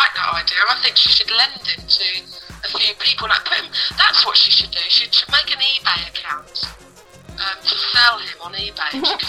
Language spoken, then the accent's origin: English; Brighton, South East England, United Kingdom; my hometown of Brighton in the UK